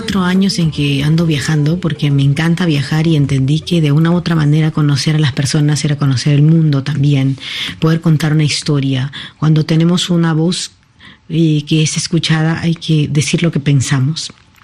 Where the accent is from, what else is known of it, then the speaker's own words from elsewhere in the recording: Peru; Para mí como artista, como peruana, porque me encanta decir que soy peruana, y como soñadora, no quiero detenerme.